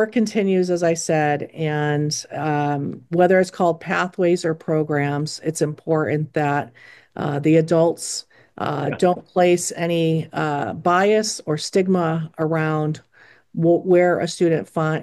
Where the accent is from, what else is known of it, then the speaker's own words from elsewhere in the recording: Pittsfield, United States; I grew up in Pittsfield. I was a Joey.